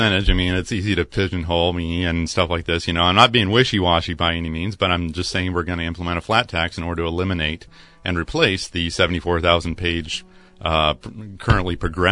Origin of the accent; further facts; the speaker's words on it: Eugene, Oregon, United States; Well, I grew up in Eugene, and but I did go to Oregon State University.